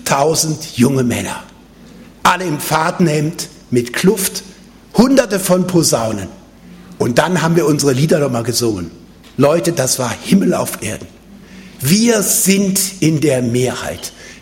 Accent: Cologne, North Rhine-Westphalia, Germany; born there; in meinem Geburtsort in Köln, da war ich ein Wüstgläubiger, weil die alle katholisch waren. Und ich als Evangelischer, mit Zivert Emma oder ohne, war in der Minderheit.

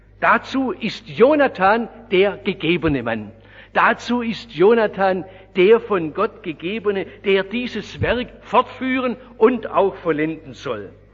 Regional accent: Oberndorf, Baden-Württemberg, Germany; born or raised there

